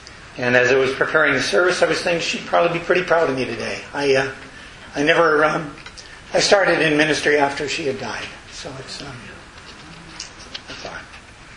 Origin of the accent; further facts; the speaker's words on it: Ontario, Canada; born there; And when I was born in Northern Ontario